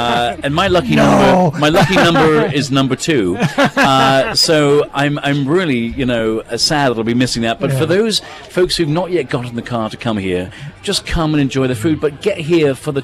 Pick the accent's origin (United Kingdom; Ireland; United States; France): Ireland; accent: English; And if you're wondering where I come from, I'm an Irishman with an English accent. I'm constantly conflicted.